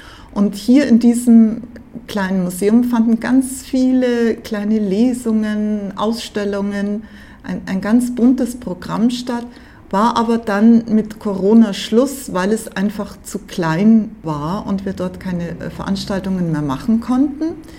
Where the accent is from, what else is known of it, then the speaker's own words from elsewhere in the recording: Munich, Bavaria, Germany; ich bin eine Münchnerin und besonders Giesingerin